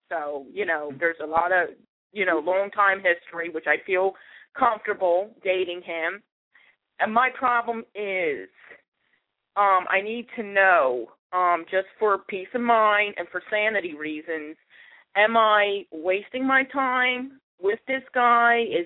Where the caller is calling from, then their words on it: Pottsville, Pennsylvania, United States; I am calling from Pottsville, PA.